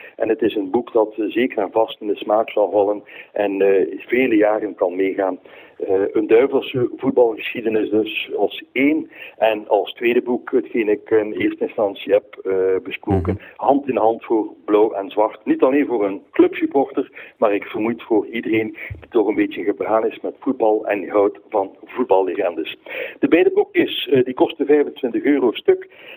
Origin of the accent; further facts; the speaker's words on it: Belgium; ik hoop dat we als Belgen, en daar mogen we toch wel een beetje fier op zijn, dat we ook op verschillende vlakken mogen scoren.